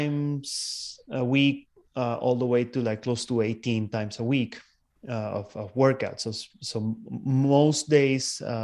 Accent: Peru; moved away as an adult; So I was born in Peru and I lived there until I was 26, almost 26.

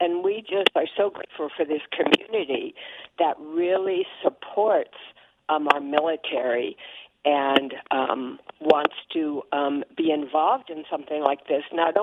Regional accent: Cupertino, California, United States; But where we grew up in Silicon Valley and Cupertino, they're renaming the post office after him.

